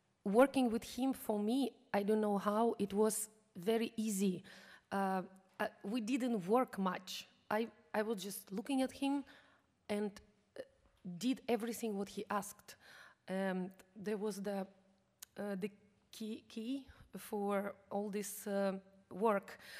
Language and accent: English; Vienna, Austria; First in Vienna, of course, this is my hometown. I live in Vienna